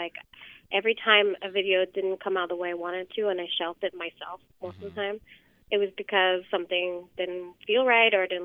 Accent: New York, United States; I'm a New Yorker. And I never learned how to drive.

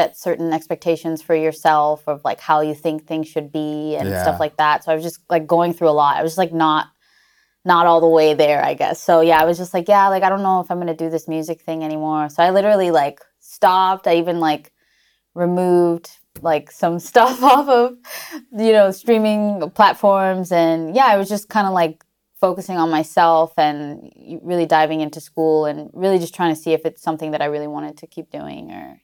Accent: Mexico; You know, I grew up in Mexico, so I had that influence.

